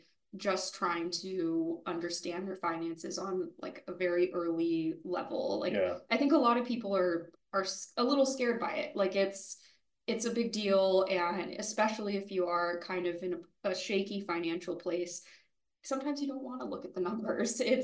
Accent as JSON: {"language": "English", "region": "California", "country": "United States", "said": "we're both from Southern California too, and we don't know anything about snow or about the cold weather or winter sports."}